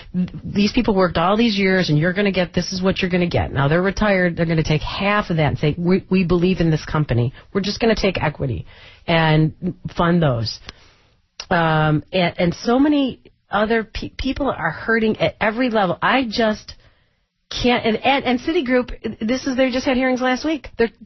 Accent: Detroit, Michigan, United States; And I am live from Detroit, hometown Detroit, on their very important day here

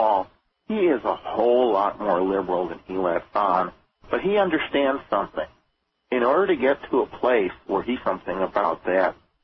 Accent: Elgin, Illinois, United States; I grew up here in Elgin, Illinois, which hotbed for the Illinois Nazis. And my high school was full of Illinois Nazis.

